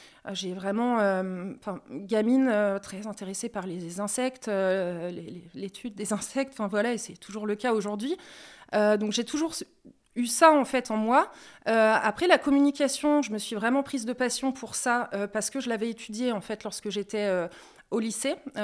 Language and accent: French; Troyes, Grand Est, France; Alors aujourd'hui, j'ai 34 ans. Je suis troyenne, donc de département de l'Aube, région Grand Est.